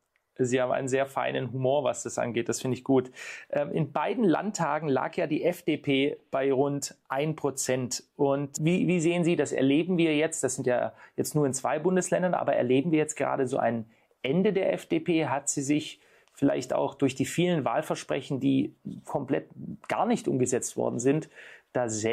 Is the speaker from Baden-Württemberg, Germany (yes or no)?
yes; Stuttgart, Baden-Württemberg, Germany; Ich komme ja aus Stuttgart.